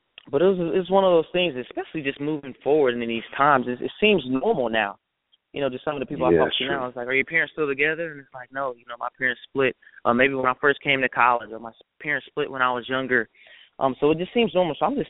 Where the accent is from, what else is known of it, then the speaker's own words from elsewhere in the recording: Clarksville, Tennessee, United States; I'm from Clarksville, Tennessee. I go to school in Lebanon, Tennessee.